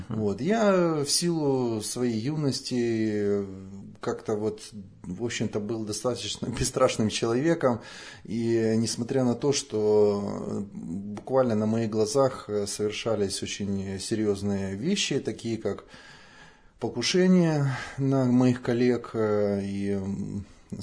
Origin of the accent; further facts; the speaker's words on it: Odesa, Odesa Oblast, Ukraine; born there; я родился в Одессе, и начал заниматься журналистикой.